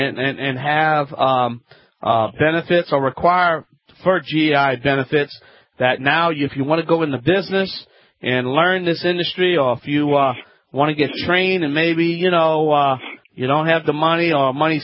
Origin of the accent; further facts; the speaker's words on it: Louisiana, United States; from the Bayou Land.